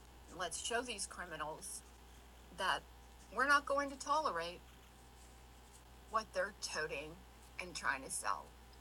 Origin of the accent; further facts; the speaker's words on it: Rutland, Vermont, United States; my hometown, where I grew up here in Rutland City in Vermont, is now facing such an increase in crime.